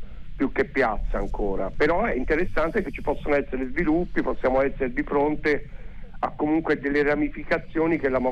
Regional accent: Catania, Sicily, Italy; io sono originario di Catania. A Catania i fuochi d'artificio hanno un significato ben preciso.

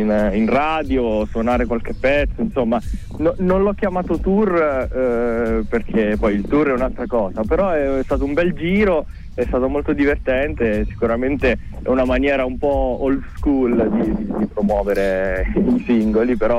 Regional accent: Torre dei Nolfi, Abruzzo, Italy; non ho un accento così pronunciato, quindi purtroppo non riesco a tradire le mie origini bene, ma sono abruzzese.

